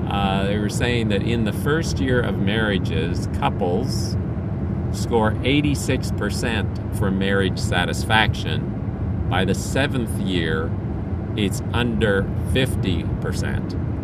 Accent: Philippines; now in United States; I grew up in the Philippines, and in the Philippines, while it wasn't rampant, they certainly did have arranged marriages.

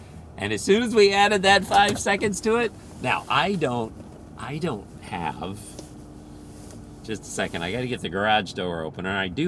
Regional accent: Philippines; it's a hard sell for me because I grew up in the Philippines.

